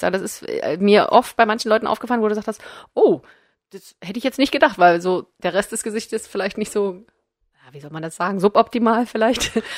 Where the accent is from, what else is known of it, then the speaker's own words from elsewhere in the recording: eastern Germany, Germany; Genau, ich komme ja aus dem Osten. Osten, Ostsee, hast du vielleicht auch schon mal gehört, ne?